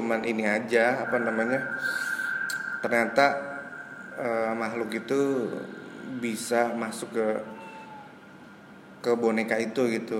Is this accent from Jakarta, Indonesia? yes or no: yes; Jakarta, Indonesia; Dulu tuh di daerah gue, di Jakarta Barat, kalau malam pada ngumpul.